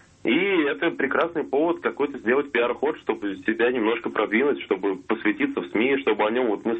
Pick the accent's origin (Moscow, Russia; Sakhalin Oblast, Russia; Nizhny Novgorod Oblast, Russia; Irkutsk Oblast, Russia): Moscow, Russia; я из Москвы, но Питер очень люблю, в Питере часто бываю.